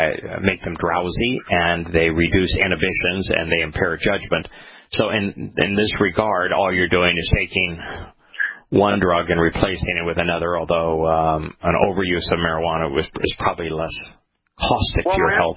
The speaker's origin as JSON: {"language": "English", "country": "Ireland", "said": "And one of the things is that as a Irishman, I'm predisposed to blabbering."}